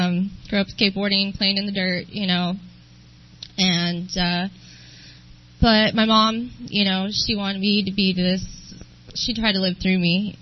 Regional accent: Valley Center, California, United States; also born or lived in San Diego; I was born in San Diego, obviously, and grew up in Valley Center. I moved there when I was in fourth grade.

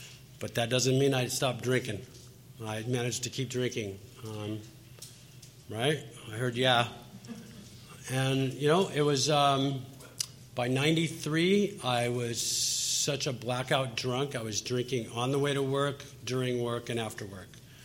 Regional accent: California, United States; But I was from California

